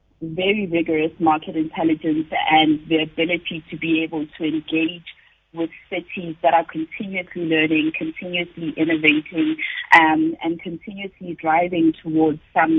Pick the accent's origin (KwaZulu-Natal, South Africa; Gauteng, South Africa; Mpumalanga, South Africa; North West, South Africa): Mpumalanga, South Africa; Emalahleni; The example I always give is that I'm from Emalahleni, and the way our whole ecosystem is designed in Emalahleni